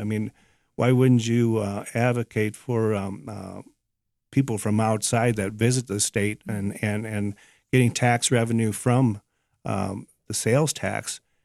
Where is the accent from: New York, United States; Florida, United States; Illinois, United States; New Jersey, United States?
Illinois, United States; Originating from central Illinois, yes, I'll attest to that.